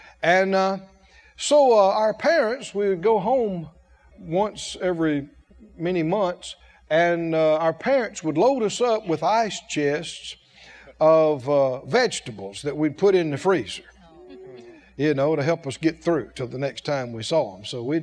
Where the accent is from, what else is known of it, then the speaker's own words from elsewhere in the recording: the South, United States; We grew up in the South, and we grew our own vegetables and lived on the farm.